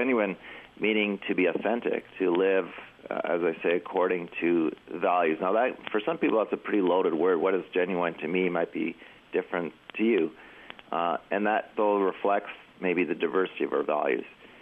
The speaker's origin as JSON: {"language": "English", "country": "Canada", "said": "I'm a Canadian."}